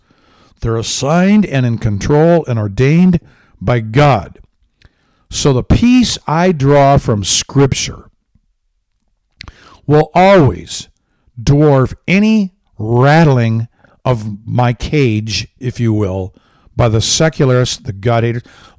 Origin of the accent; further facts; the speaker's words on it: Michigan, United States; also born or lived in Southwest United States; I grew up in Michigan praying for global warming. Hopes were dashed. It didn't occur. I went to the Southwest.